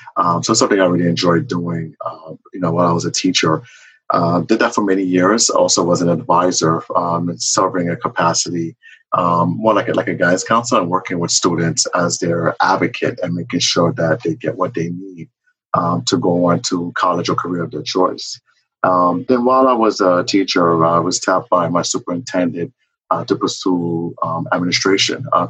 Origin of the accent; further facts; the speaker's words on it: Brooklyn, New York, United States; I'm from Brooklyn, New York. I grew up in the Bushwick section of Brooklyn, where my family's from Haiti.